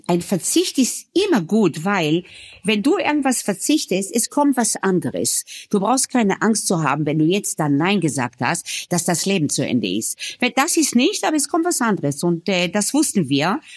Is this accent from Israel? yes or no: yes; Tel Aviv, Tel Aviv District, Israel; Ich komme aus Tel Aviv, ich habe diese Tel Aviv-Kitchen, ich habe die Levante-Küche, ich habe die Middle-East-Küche, ja.